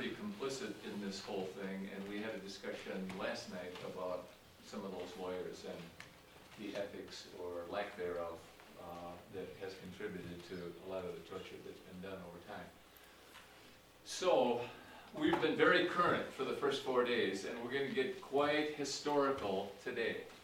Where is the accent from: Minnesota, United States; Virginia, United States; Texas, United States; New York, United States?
Minnesota, United States; Minneapolis; I'm from Minneapolis. I'm a retired lawyer.